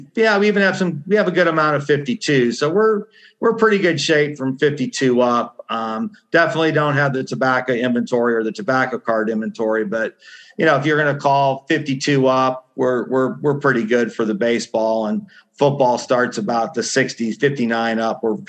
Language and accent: English; Erie, Pennsylvania, United States; So, I grew up in Erie, PA.